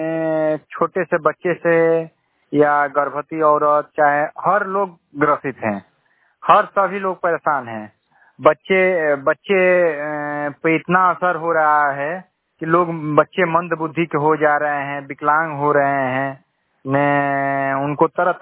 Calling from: Bhikhu Kadera, India; और मैं भिक्षु कडेरा से रहने वाला हूँ।

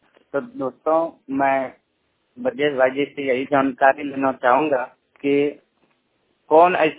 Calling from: Bihar, India; मैं बिहार से बोल रहा हूं और … मेरा जिला बका थनामरपुर भरपूरंचक है

